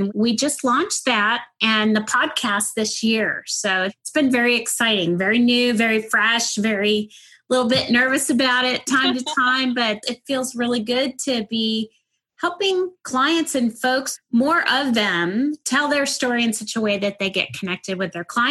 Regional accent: Northeast, United States; Growing up in the Northeast, everything was pedal to the metal all the time.

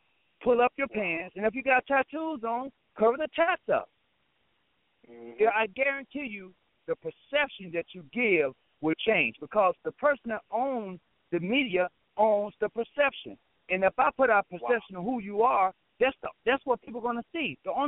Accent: Mississippi, United States; I'm from Mississippi. So a lot of the wording or a lot of our language or our dialect from the South is cut

